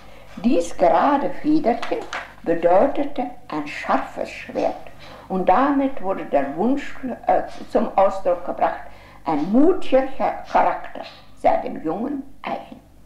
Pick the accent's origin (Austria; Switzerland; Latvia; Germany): Latvia; Courland; Ihnen noch etwas aus meiner Heimat Kurland erzählen.